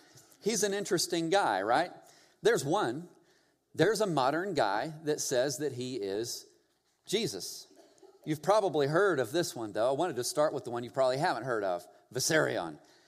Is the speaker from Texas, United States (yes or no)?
yes; Texas, United States; And then, of course, one that's a little bit closer to my home, because you know I'm from Texas, David Koresh.